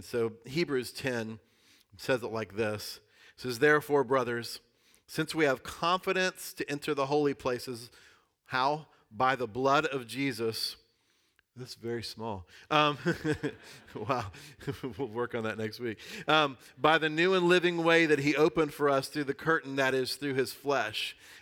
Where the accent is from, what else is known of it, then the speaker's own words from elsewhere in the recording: United States; I don't believe Christians are the better way because I'm from America.